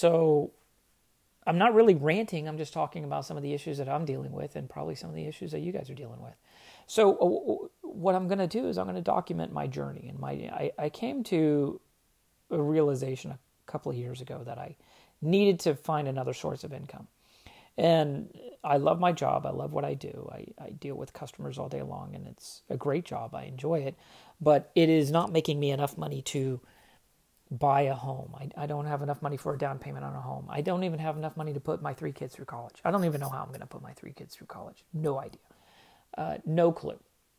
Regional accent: Texas, United States; accent: Southern; I know I said I'm from Texas, but my Southern accent never really stuck with me.

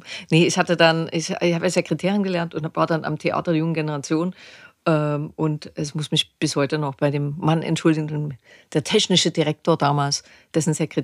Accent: Dresden, Saxony, Germany; moved away; Ich bin mein ganzes Leben in Dresden geboren.

